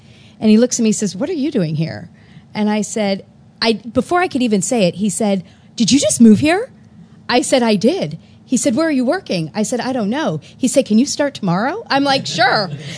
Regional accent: San Francisco, California, United States; I'm from San Francisco, born and raised, and I just wanted to go somewhere. And I decided I wanted to move to Chicago.

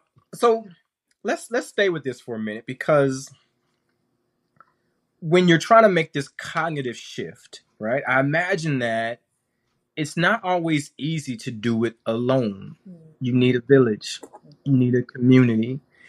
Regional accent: California, United States; Since we're both from California, very aware of with Kaiser.

